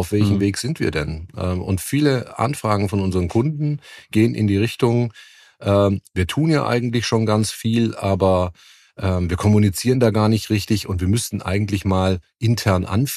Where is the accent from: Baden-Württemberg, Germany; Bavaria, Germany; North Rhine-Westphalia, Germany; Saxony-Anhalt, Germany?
Baden-Württemberg, Germany; Stuttgart; Ja, also als Stuttgarter könnte man es eine Vorbelastung nennen